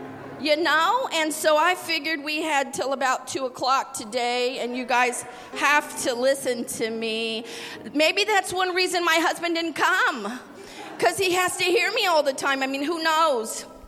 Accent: Los Angeles, California, United States; because I'm from California and I was raised in Los Angeles.

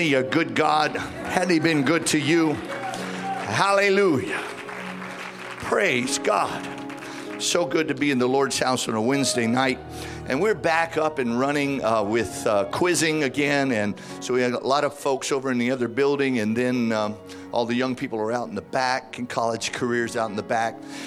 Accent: Baton Rouge, Louisiana, United States; He's out of Brother Tony Spell's church there in Baton Rouge, my hometown.

